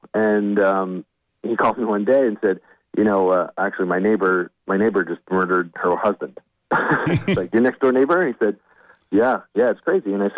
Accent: Maine, United States; I think that the small town Maine that I grew up in, there's a very strange atmosphere arou

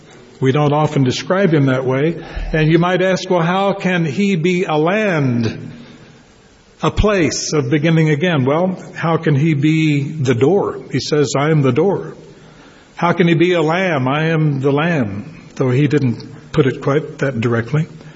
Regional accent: California, United States; also born or lived in Oklahoma; It's certainly not California, though I was born in Oklahoma. I grew up in California.

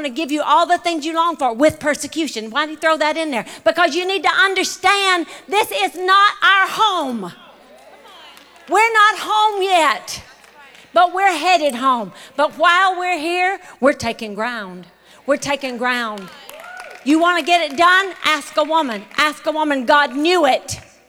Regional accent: Mississippi, United States; I'm from Choctaw County, Mississippi, grew up wearing flour sack dresses on a dirt road.

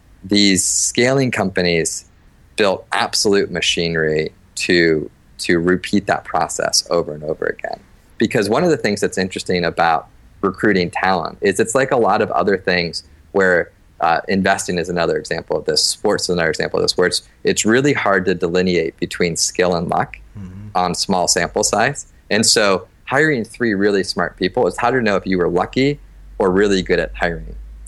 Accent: Cleveland, Ohio, United States; So I grew up in Cleveland

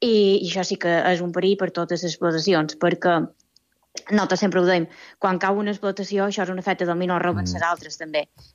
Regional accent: Balearic Islands, Spain; tots, com a mallorquins, com a gent d'aquí de la illa

